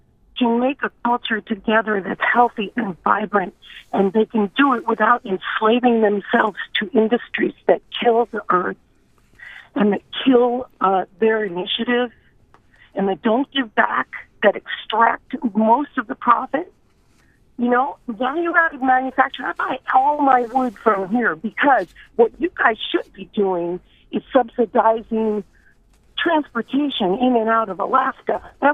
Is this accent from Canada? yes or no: no; Denmark; English is a second language; moved away as an adult; now in United States; I came here from Denmark, okay, in the little town that I lived in Denmark 30 years ago.